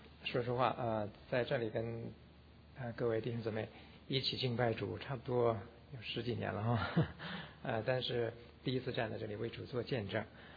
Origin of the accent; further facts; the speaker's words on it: Hebei, China; 其实我呢是出生在河北省，河北省一个很偏远的农村，在大概在8岁以前，我都是一直是在农村的，是一个地地道道的农村孩子啊。那么我们那个地方呢是在三省交界，在河北省、河南省和山东省大概交界的地方